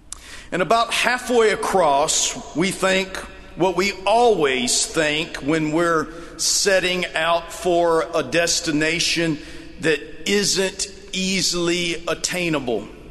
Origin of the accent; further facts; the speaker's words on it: Lubbock, Texas, United States; I'm from Lubbock. We don't believe in water.